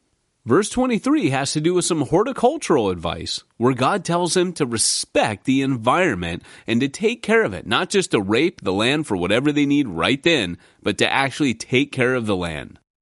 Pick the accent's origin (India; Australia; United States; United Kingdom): United States; California; I'm from Southern California